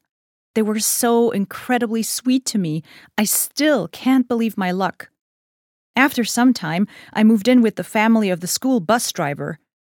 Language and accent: English; South Carolina, United States; My hometown rallied around me and raised the money to get me to Boston so that I could see the university. One of the teachers traveled with me, because I had never taken a plane or a subway and had never really been outside South Carolina.